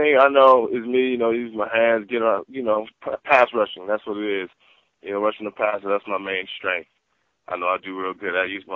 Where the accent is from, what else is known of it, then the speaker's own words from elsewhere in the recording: Sacramento, California, United States; I grew up in Sacramento. I'm from here. New native from Sacramento, California.